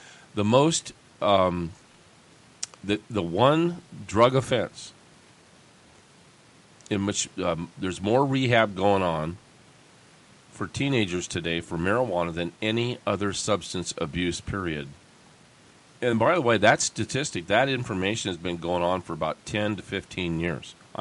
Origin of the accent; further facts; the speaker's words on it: Erie, Pennsylvania, United States; Oh, I'm from Erie, Pennsylvania.